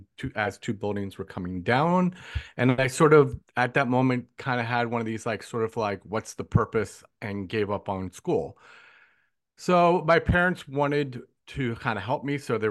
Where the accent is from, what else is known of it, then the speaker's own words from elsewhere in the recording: New Jersey, United States; So I guess, born and raised in New Jersey, went to Rutgers.